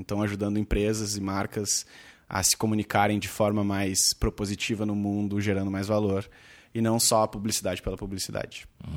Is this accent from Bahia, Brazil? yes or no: no; Porto Alegre, Rio Grande do Sul, Brazil; eu venho de Porto Alegre